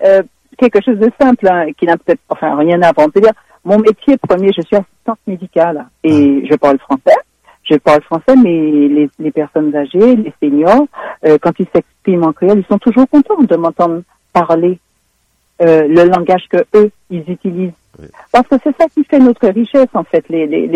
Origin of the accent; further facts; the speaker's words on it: Martinique, France; voilà, je suis martiniquais, je viens de là, voici ce qui s'y passe.